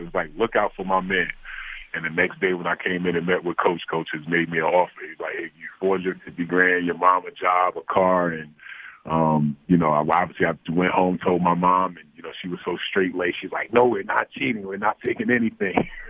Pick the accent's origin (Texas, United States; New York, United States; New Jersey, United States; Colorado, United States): New Jersey, United States; Orange; also born or lived in Roselle; So, you know, I grew up in Orange, New Jersey, and then I moved to Roselle, and I had that growth spurt.